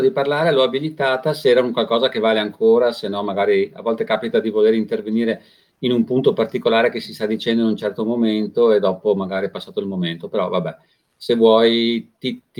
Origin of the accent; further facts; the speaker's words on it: Veneto, Italy; Io ho un amico che conosco molto bene dalle mie parti, del Veneto